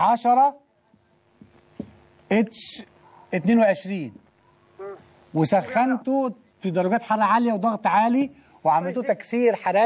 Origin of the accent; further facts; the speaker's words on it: Egypt; احنا عندنا في مصر ربنا يبارك